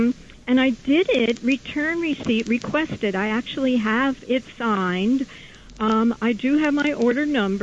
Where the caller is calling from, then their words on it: New York, United States; Manhattan.